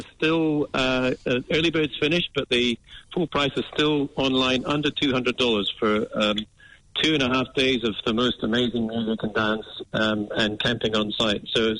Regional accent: Edinburgh, Scotland, United Kingdom; moved away as an adult; now in New Zealand; I'm from Scotland. So I came to New Zealand a long time ago, but I was born and bred in Edinburgh, came out here in my mid-20s.

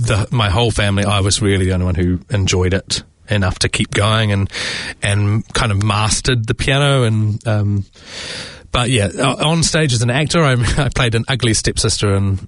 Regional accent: Tauranga, Bay of Plenty, New Zealand; I was born and raised in Tauranga, Tauranga Moana.

